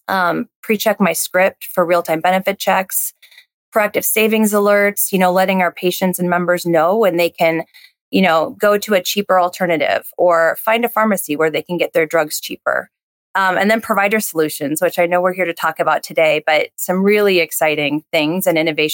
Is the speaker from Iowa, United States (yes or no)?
yes; Iowa, United States; I grew up in Iowa. So I didn't grow up on a farm by any means, but I have detasseled corn.